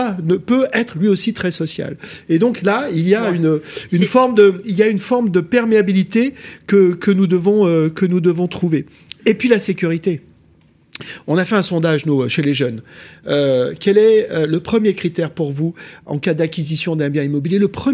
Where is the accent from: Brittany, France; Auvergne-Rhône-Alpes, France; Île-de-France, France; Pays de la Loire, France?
Auvergne-Rhône-Alpes, France; Grenoble; Moi, je viens de Grenoble.